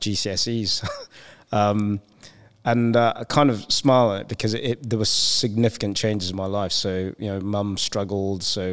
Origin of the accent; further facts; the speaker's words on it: Cameroon; born there; I was born in Cameroon, West Africa.